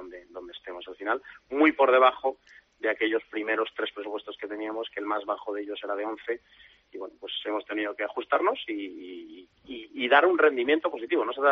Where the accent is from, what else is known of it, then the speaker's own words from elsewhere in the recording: Spain; como español y como jugador de balonmano estamos contentos